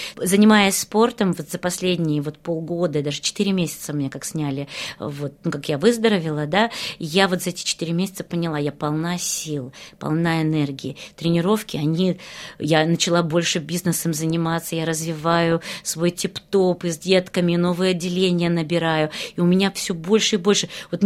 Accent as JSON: {"language": "Russian", "town": "Odesa", "region": "Odesa Oblast", "country": "Ukraine", "said": "Мы из Одессы с Кириллом."}